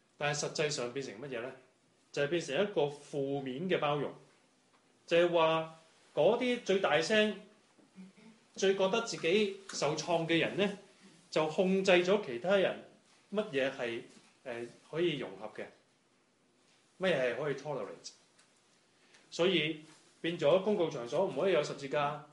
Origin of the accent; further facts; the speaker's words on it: Canada; 就係我哋加拿大人好最出名噶啦